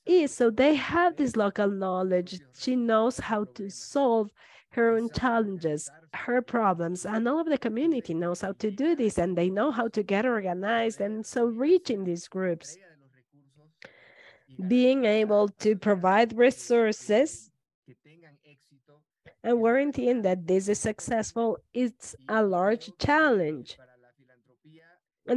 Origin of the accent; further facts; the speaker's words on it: Santa Cruz, Bolivia; I am in La Paz. I am from Santa Cruz in Bolivia.